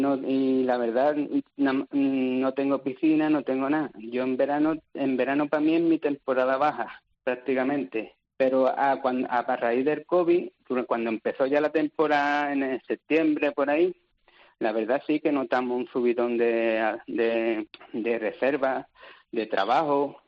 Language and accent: Spanish; San Fernando, Andalusia, Spain; Yo no soy de Coripe. Yo soy de la parte de San Fernando, de Cádiz.